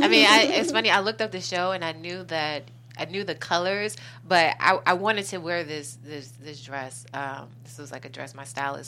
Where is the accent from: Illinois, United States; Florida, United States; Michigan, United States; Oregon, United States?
Illinois, United States; Chicago; You know, I'm originally from Chicago.